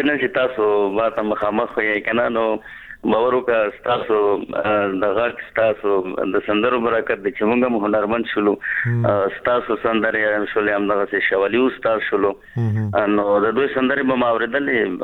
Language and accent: Pashto; Khyber Pakhtunkhwa, Pakistan; زه په پاکستان پښتونخوا کې پیدا شوی وم نو هغلته زمونږ نیکونه پلرونه راغلي وو هجرت وو